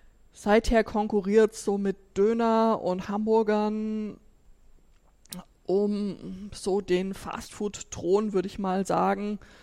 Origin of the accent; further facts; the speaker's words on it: West Germany, Germany; So als Westdeutsche